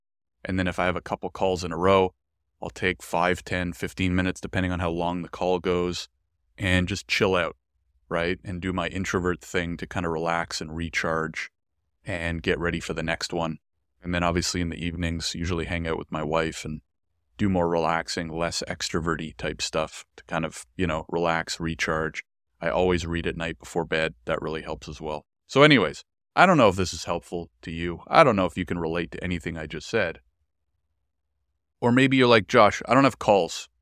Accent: Canada; I am a privileged as can be white man growing up in Canada, have had such a good life. Again, the world's getting a little crazy right now, but I've had such a good life as a Jewish man in Canada.

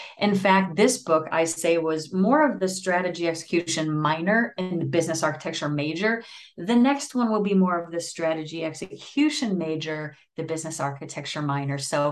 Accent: Wisconsin, United States; I'm from Wisconsin. I'm used to it.

